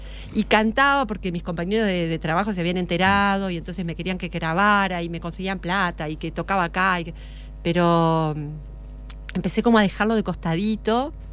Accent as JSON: {"language": "Spanish", "town": "Gualeguaychú", "region": "Entre Ríos", "country": "Argentina", "tie": "born or raised there", "said": "Yo soy de Gualeguaychú, de Entre Ríos."}